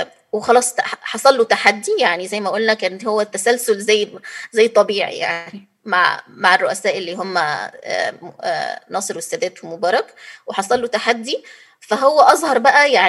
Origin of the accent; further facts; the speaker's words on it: Egypt; وكمان كانوا مثلا عندنا في مصر بيقول